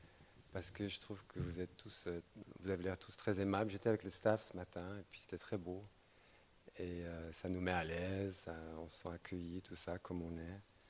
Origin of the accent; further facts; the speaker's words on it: Switzerland; born there; Je suis british au départ, mes deux parents sont anglais et je suis né en Suisse. Alors je suis suisse plus ou moins, mais les Suisses ne donnent pas la nationalité, donc en fait je suis un vrai anglais, j'ai encore le passeport.